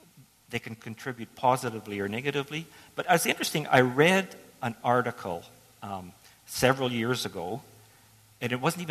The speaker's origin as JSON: {"language": "English", "town": "South Porcupine", "region": "Ontario", "country": "Canada", "tie": "born or raised there", "said": "I'm growing up in South Porcupine, pretty good middle class life, come from a good family"}